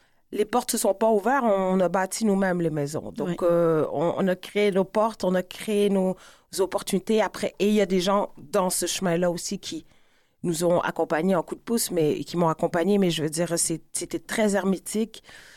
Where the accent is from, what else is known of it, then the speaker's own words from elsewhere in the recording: Quebec, Canada; accent: Québécois; moi, je pense que j'ai un accent très keb, mais tout le monde me dit, ben, ça, mais t'as quand même un français international.